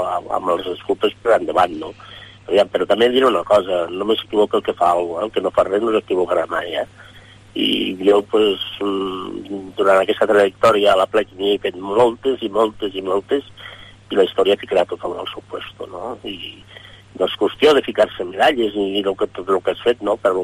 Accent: Lleida, Catalonia, Spain; jo soc de Lleida, en capital, vaig néixer a Lleida

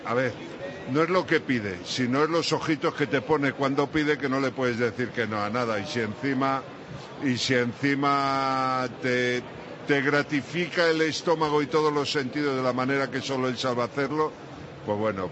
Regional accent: A Coruña, Galicia, Spain; Soy de las afueras de Extremadura, soy de Galicia, de La Coruña, sí.

